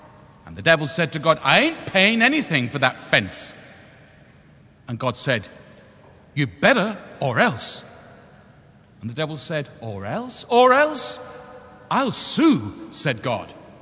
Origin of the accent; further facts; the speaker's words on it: New York, United States; They wanted to know where we all came from, and they smiled broadly when I said we came from New York.